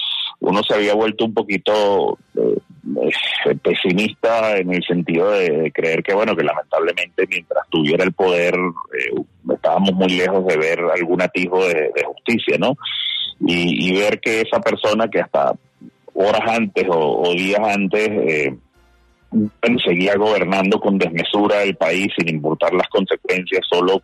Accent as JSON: {"language": "Spanish", "country": "Venezuela", "said": "como periodista venezolano que se ha dedicado a investigar durante muchos años el tema de la corrupción"}